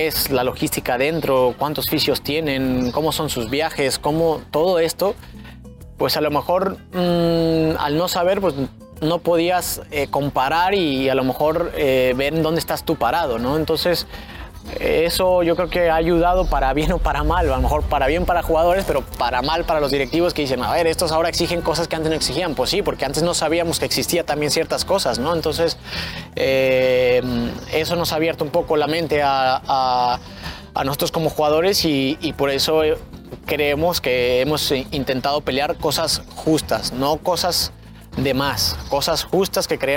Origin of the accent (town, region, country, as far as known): Mexico